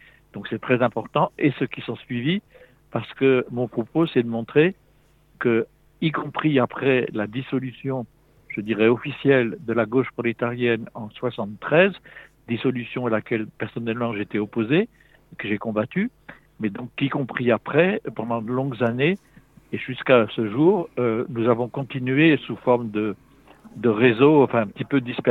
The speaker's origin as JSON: {"language": "French", "country": "France", "said": "Un parti en France, enfin, on est français, nous, donc on parle en fonction des termes, disons, de la langue française et puis des références culturelles françaises."}